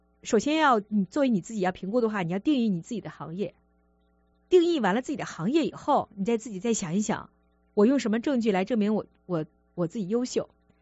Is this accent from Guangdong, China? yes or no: no; Harbin, Heilongjiang, China; 当然这话我说的有点主观，因为我是哈尔滨人